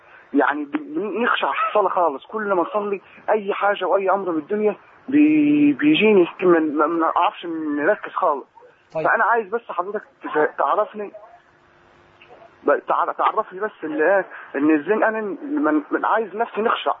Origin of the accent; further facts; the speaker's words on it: Egypt; now in Libya; أنا مصري وقاعد في ليبيا